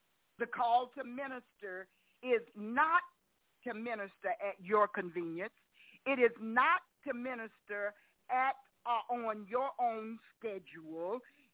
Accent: Mississippi, United States; growing up in Quinn's Temple Church of God in Christ here in Mississippi

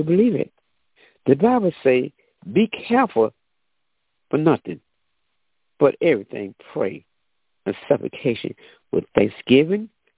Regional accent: the South, United States; when I grew up in the South, my grandmother, I always talk about her, because she led us in the right direction.

